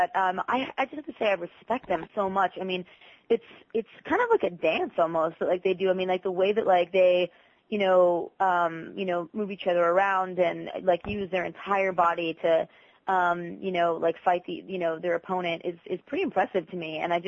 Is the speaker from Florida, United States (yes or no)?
yes; Tampa, Florida, United States; And that's my hometown. That's where I'm from.